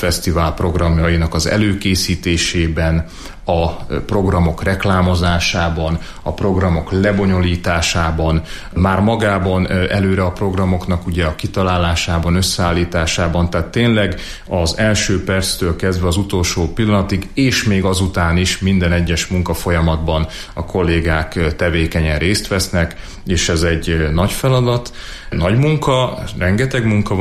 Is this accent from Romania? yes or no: no; Lučenec, Banská Bystrica Region, Slovakia; born or raised there; now in Hungary